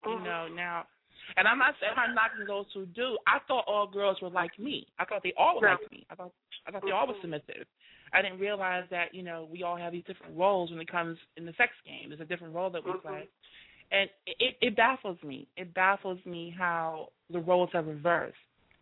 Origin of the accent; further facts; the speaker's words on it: Brooklyn, New York, United States; boys to me, and I'm from Brooklyn, boys to me used to be real boys, real dudes.